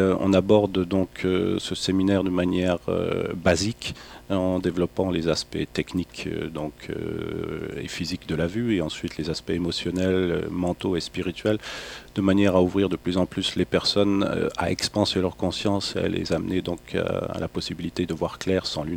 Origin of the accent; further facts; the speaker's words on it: France; now in Dresden, Germany; je suis français, mais comme je te l'ai dit tout à l'heure avant l'antenne, j'habite en ex-Allemagne de l'Est, à Dresde depuis 1991, à part un court passage en France, près d'Angers, avec des amis musiciens en 2003-2004.